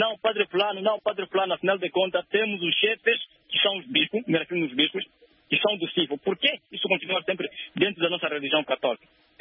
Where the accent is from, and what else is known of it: Angola